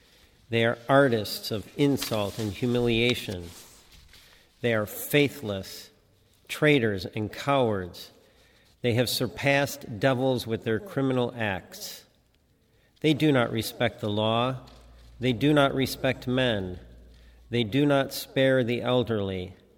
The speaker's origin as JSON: {"language": "English", "country": "Yemen", "said": "unavailable in my home country of Yemen."}